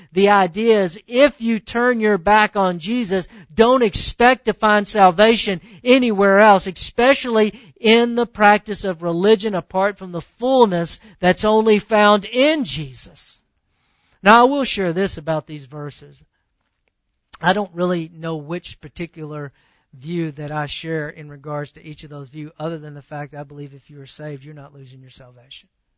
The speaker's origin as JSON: {"language": "English", "region": "the South", "country": "United States", "tie": "born or raised there", "said": "See, because for me, growing up in the South, I've seen plenty of people, I believe, make intellectual decisions and not truly saved."}